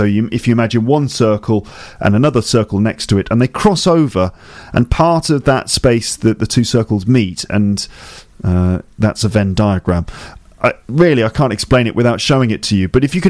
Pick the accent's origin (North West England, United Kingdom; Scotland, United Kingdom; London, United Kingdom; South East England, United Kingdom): London, United Kingdom; now in Paris, France; So I'm a teacher from London. I'm living in Paris at the moment.